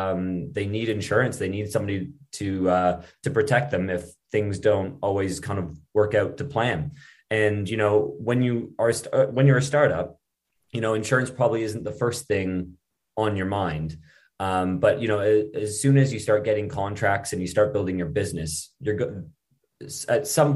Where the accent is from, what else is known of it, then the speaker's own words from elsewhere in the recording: Canada; moved away as an adult; now in London, United Kingdom; I'm originally from Canada, but I've moved over to London, the UK 6 years ago